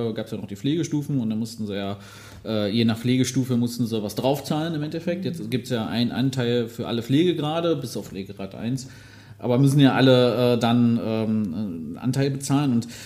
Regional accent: Magdeburg, Saxony-Anhalt, Germany; born there; Ich bin ja gebürtiger Magdeburger, habe ja auch da in der Nähe gelernt.

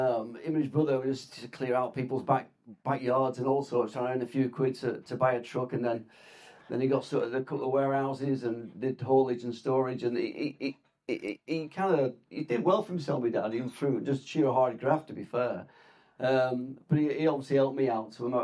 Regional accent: Blackburn, North West England, United Kingdom; I was born in Blackburn, Lancashire.

